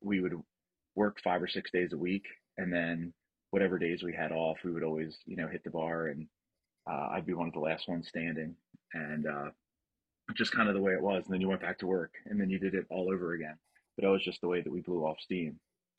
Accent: Baltimore, Maryland, United States; I grew up in Baltimore, Maryland, and I would spend a lot of time at the beach in Ocean City.

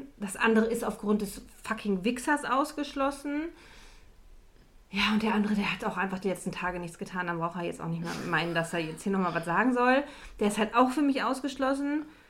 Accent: Cologne, North Rhine-Westphalia, Germany; Oh Gott, ich komme aus der Köln.

